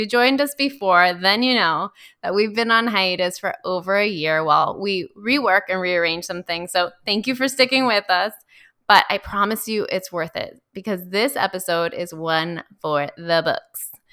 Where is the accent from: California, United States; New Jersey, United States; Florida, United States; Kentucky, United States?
Florida, United States; Miami; I grew up in Miami, so people say we don't have seasons, but as a native Miamian who's constantly outside, I do feel the little shifts